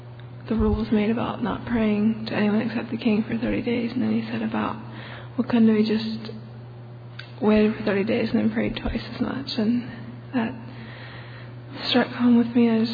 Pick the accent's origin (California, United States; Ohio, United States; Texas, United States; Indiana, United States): Ohio, United States; I'm from Holmes County, Ohio.